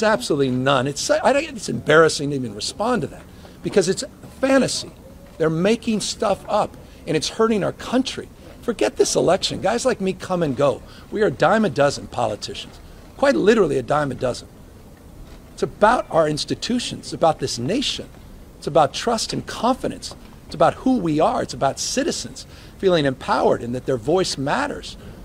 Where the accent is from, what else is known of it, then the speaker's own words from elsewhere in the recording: United States; And I say that, I mean that, as an American, I'm ashamed.